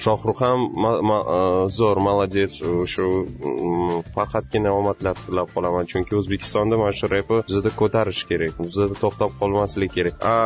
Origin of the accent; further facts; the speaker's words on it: Samarkand, Samarqand Region, Uzbekistan; Tojik tilini ham, men tojik tilini ham o'rganganmiz. Shu maktabda, ko'chada, Samarqandda katta bo'lganmiz. Samarqandda juda ham ko'p tojiklar bor.